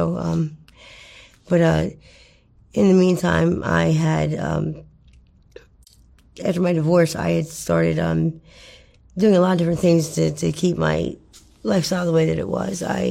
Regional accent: New Jersey, United States; I grew up in farmland, South Jersey.

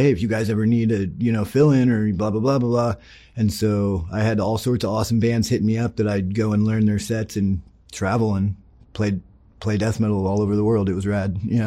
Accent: Oregon, United States; moved away; also born or lived in Cleveland, United States; I was born and raised over in Oregon, yeah, but I've lived all over the place. I moved to Cleveland, Ohio in like 2009 because I joined a band over there.

